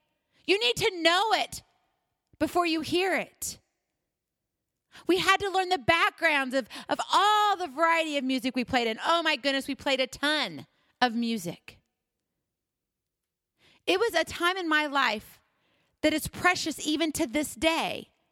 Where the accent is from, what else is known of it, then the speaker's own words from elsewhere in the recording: Hawaii, United States; I'm originally from Hawaii, and I was born there, and then I graduated from high school there.